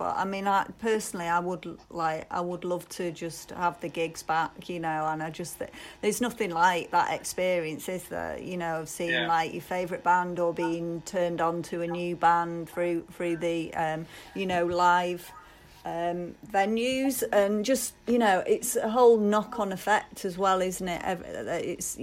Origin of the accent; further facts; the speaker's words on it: Stockport, North West England, United Kingdom; also born or lived in Manchester; I'm actually from Stockport. I was born in Manchester. I was born in Ancoats, so you couldn't get, it's right in the city centre, so like, you couldn't get more Manc than that. But then I got moved out to, I grew up in Stockport